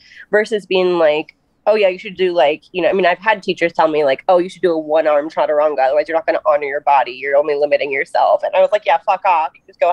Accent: Minnesota, United States; I do want to go on the record and say I am from Minnesota, but I am not related to Mike Lindell, the My Pillow guy.

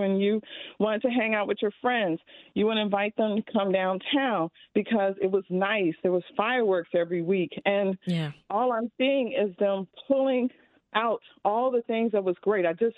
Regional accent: Chicago, Illinois, United States; So I have lived in Chicago all of my life. I'm African American

